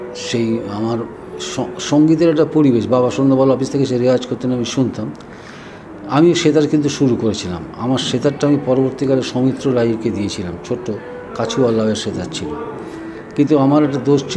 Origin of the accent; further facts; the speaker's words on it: Ariadaha, West Bengal, India; আমার জন্ম হয়েছিল দক্ষিণেশ্বরে আড়িয়াদাওয়াতে, সালটা 1937, এবং সেই সময় তো